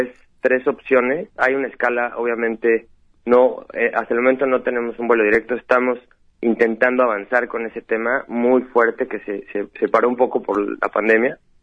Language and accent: Spanish; Mexico; nosotros como mexicanos lo respetamos mucho